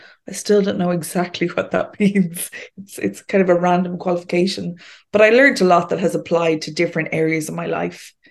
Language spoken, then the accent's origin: English; Leixlip, Kildare, Ireland; So I grew up in County Kildare, in Leixlip, which, as you know, is landlocked. It's not exactly on the coast. It's not by the sea.